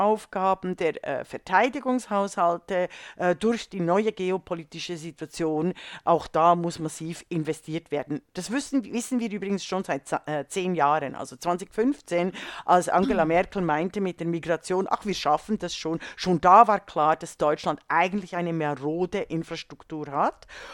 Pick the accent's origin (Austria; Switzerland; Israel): Switzerland; also born or lived in Germany; ich als Schweizerin und als Deutsche